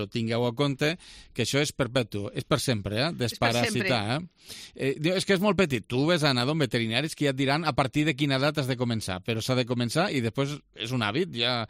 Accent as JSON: {"language": "Catalan", "town": "Lleida", "region": "Catalonia", "country": "Spain", "tie": "born there", "said": "a Lleida, els que som nascuts a Lleida, tenim interioritzat que el mes de maig és un mes molt especial a Lleida"}